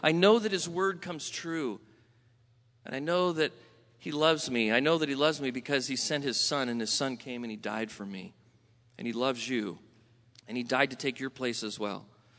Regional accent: California, United States; now in Sacramento, United States; I grew up first part in Southern California.

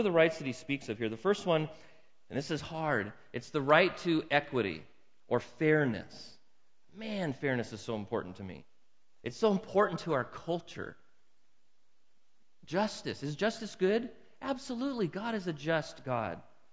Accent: United States; Now, I'm an American through and through.

